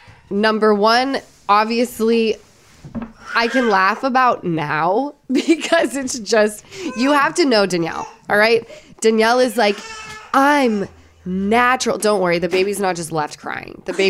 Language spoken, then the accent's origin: English; Utah, United States; accent: Utah; Because I'm from Utah. And it's my Utah accent.